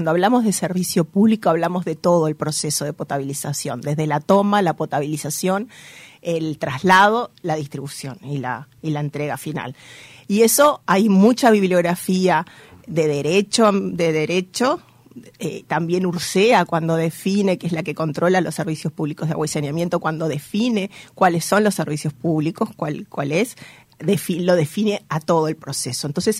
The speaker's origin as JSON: {"language": "Spanish", "region": "Tacuarembó", "country": "Uruguay", "said": "Yo soy de Tacuarembó"}